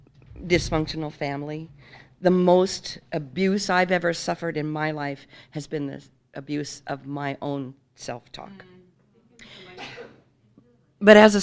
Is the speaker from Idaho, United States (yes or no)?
yes; Coeur d'Alene, Idaho, United States; I'm from Coeur d'Alene, Idaho.